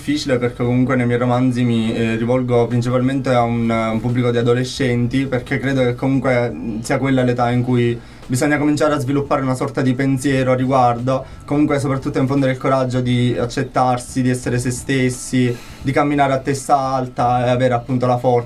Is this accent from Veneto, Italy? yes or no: no; Sicily, Italy; now in Perugia, Italy; sono un siciliano arrivato qui a Perugia per avere un futuro migliore